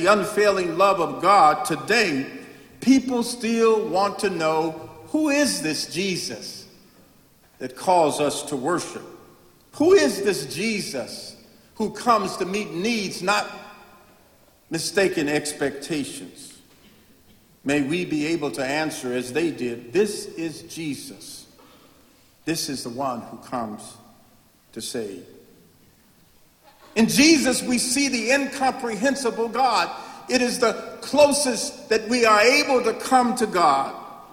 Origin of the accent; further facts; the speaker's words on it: Chicago, Illinois, United States; born there; I was born in Chicago, and we grew up watching WGN-TV